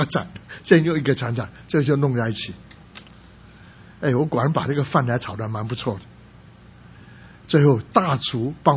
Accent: Guangdong, China; 所以我是广东人，所以跑到这个餐馆去打工，其实讲广东话也没有用，因为他们都汕头人台山人，所以讲的话跟我也讲的不太一样

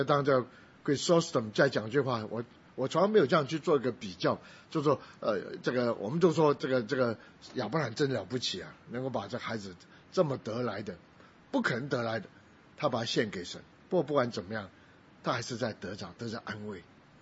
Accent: Guangdong, China; 因为我是广东人

